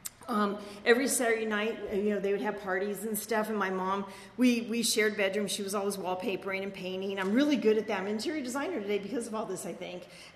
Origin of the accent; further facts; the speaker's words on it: Venice, California, United States; So I grew up in Venice, over by the beach, just like a mile from the beach.